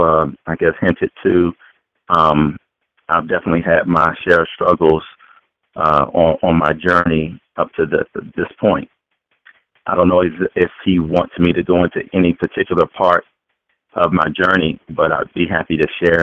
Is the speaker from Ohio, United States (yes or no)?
no; Waldorf, Maryland, United States; I'm from Waldorf, Maryland. I'm 41 years old.